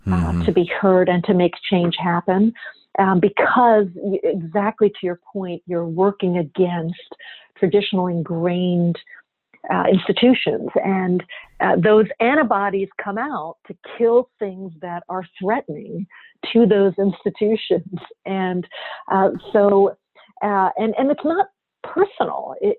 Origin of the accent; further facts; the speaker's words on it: Pennsylvania, United States; I'm Indian American. I grew up outside of Philadelphia in a community that was not that diverse, very diverse economically, but not that diverse.